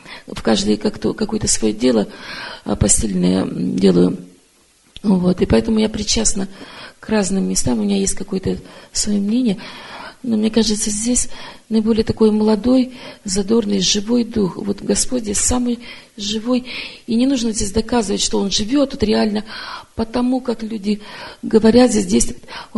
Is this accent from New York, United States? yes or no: no; Beaverton, Oregon, United States; я из Бивертона, Орегон.